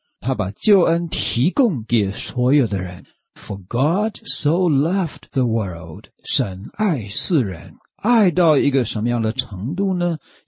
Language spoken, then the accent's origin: Chinese; China; 希腊人对于爱的分别比我们中国人精确得多。